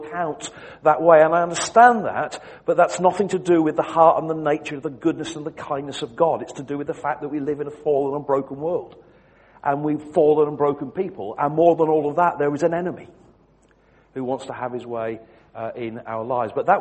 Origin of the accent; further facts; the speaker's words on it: Wigan, North West England, United Kingdom; born there; So I was born in Wigan, not very far away from here, and I was brought up to go to church in a place called Ince.